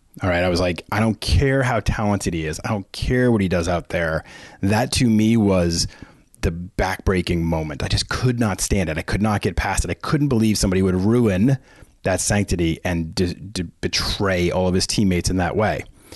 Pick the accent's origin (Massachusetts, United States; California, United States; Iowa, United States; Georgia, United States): Massachusetts, United States; Boston; As most of you know, I am from Boston. Been a Patriots, Celtics, Bruins, and Red Sox fan for life.